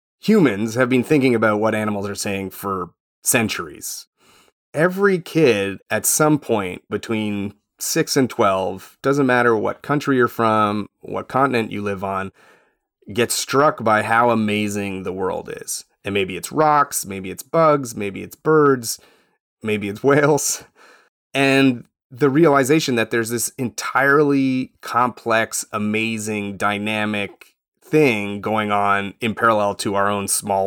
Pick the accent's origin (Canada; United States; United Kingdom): Canada; I am Canadian